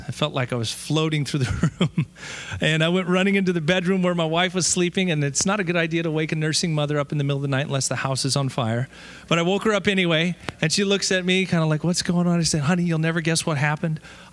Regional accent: Japan; I grew up in Japan as a missionary kid

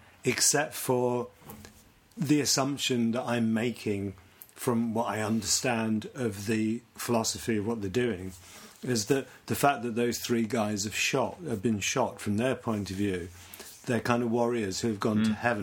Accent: United Kingdom; And one of the things about being British is the British Reserve has always been to be the reasonable chaps.

